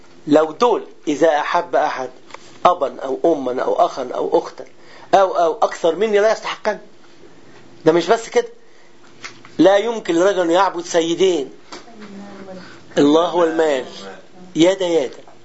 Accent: Syria; انا يعني انا سوري

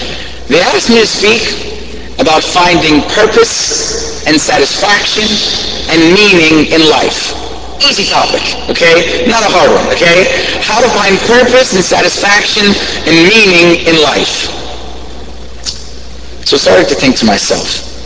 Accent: Washington, District of Columbia, United States; I'm coming from Washington, D.C., the capital of America.

